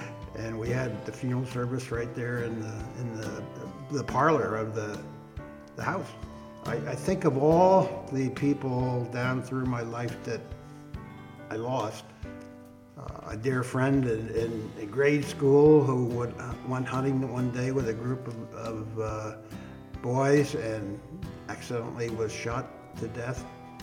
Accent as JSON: {"language": "English", "town": "Newton", "country": "United States", "tie": "born or raised there", "said": "I think back through my life growing up in Newton, just down the street from here on the corner, Ryerson and Main"}